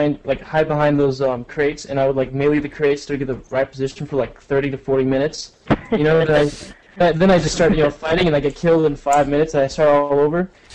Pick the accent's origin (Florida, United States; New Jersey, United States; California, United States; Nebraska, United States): California, United States; San Jose; Dakota Feedback is from my hometown, I believe.